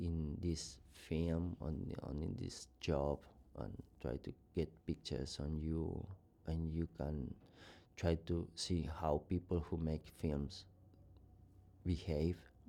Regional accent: Argentina; English is a second language; I am from South America, you know, I live in Argentina.

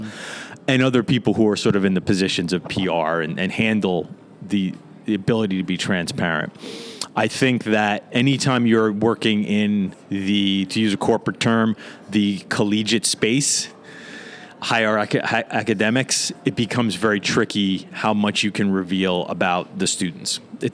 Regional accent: New York City, New York, United States; All right. So I grew up in New York City, in Queens to be specific, which is not necessarily a hotbed of college football, right?

